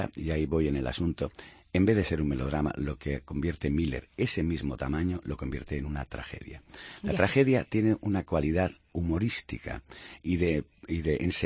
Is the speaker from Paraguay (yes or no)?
no; Riaño, Castile and León, Spain; terminar un domingo en Riaño, en mi pueblo